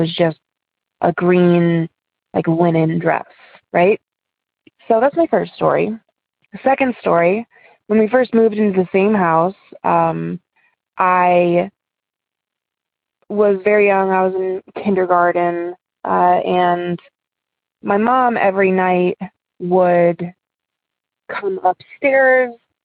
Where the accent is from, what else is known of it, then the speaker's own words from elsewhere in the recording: Ohio, United States; I'm from Ohio.